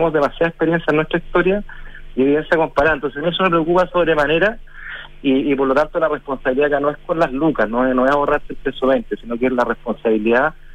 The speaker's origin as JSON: {"language": "Spanish", "country": "Chile", "said": "como chilenos"}